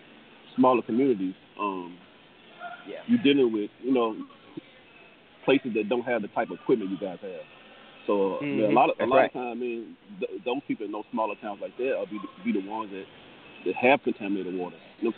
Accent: Mississippi, United States; born there; A lot of people where I was born in Mississippi.

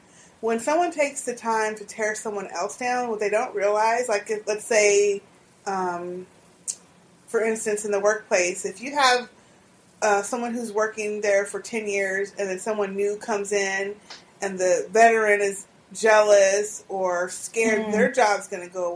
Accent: Texas, United States; because we're from Texas, or I'm from Texas

